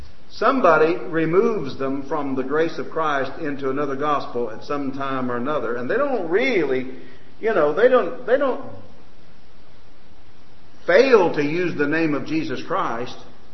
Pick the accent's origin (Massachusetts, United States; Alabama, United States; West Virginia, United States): Alabama, United States; Anniston; And I said, "No, I'm from Anniston, Oxford."